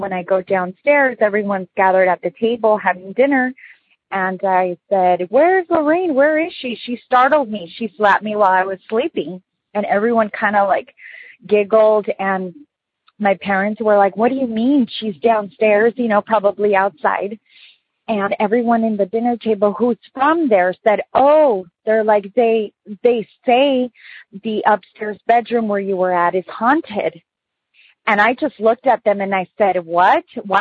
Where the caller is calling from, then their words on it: San Diego, California, United States; I'm calling from San Diego.